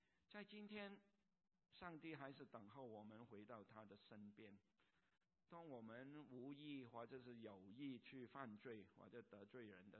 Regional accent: Hong Kong; born there; 我出生在香港一个贫穷的家庭里边

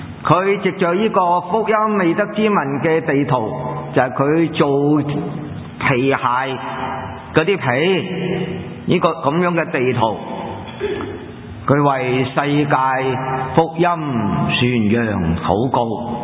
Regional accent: China; 我们中国人很熟悉的英国人马礼逊

